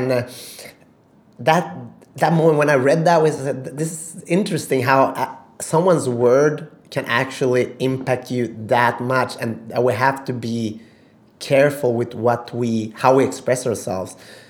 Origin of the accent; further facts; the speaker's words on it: Sweden; I'm born and raised in Sweden, but my origin is I'm Macedonian.